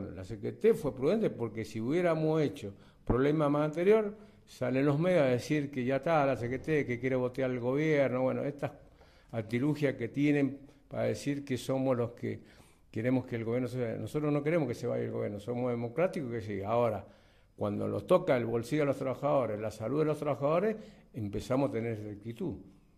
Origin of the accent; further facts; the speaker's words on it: Argentina; El llamado es de ser solidario, somos argentinos, siempre lo fuimos